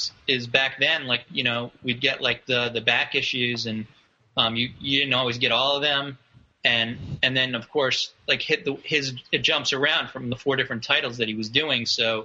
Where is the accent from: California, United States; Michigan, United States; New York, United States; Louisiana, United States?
New York, United States; New York City; I grew up, the Upper West Side on 96th Street between Amsterdam and Columbus.